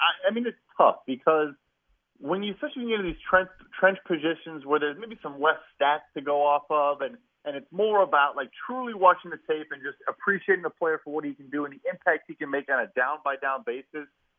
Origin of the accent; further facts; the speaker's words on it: Chicago, Illinois, United States; I mean, for example, I'm from Chicago